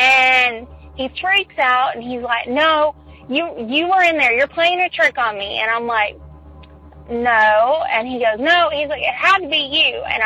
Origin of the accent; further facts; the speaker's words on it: Florida, United States; I'm from Florida.